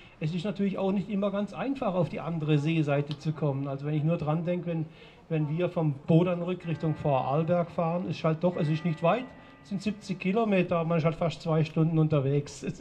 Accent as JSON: {"language": "German", "region": "Baden-Württemberg", "country": "Germany", "tie": "born or raised there", "said": "alle zu 100% aus der Landschaft, die sich Hegau nennt. Also der Landschaft zwischen Singen, Radolfzell und Konstanz. Da komme ich her, da sind meine Vorfahren her und das ist meine Heimat."}